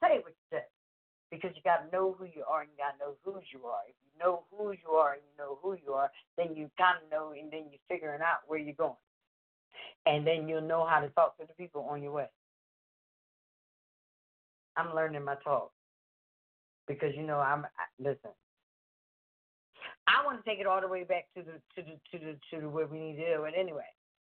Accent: Philadelphia, Pennsylvania, United States; This is Philadelphia. I'm from Philadelphia. We broadcast Purpose Being Network from Philadelphia.

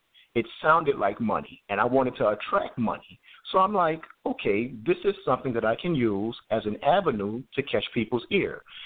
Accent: New Orleans, Louisiana, United States; I'm from New Orleans, Louisiana.

